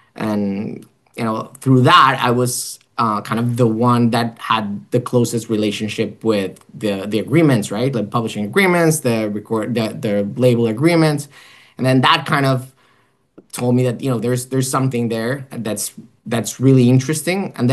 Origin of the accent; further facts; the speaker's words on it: Cali, Valle del Cauca, Colombia; So I'm originally from Colombia. I went to law school there.